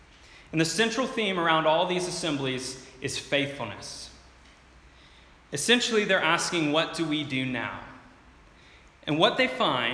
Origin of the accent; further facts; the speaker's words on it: South Carolina, United States; I'm from South Carolina, where the university is.